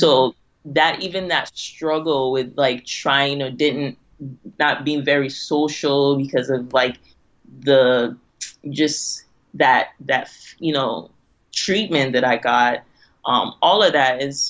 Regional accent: Ghana; growing up in Ghana, I was listening to like

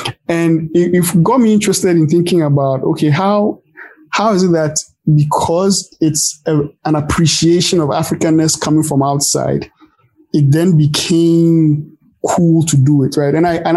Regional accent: Ghana; Growing up in Ghana and going to school

